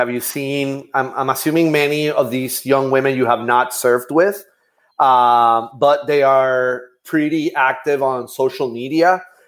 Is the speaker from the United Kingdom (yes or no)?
no; Puerto Rico; I'm from Puerto Rico.